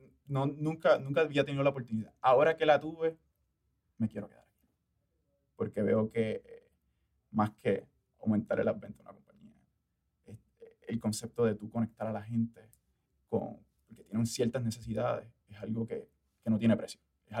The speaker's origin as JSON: {"language": "Spanish", "town": "Juncos", "country": "Puerto Rico", "said": "pues yo soy de Juncos, y recuerdo esto que tuvimos esta familia como de 7 junqueños acá"}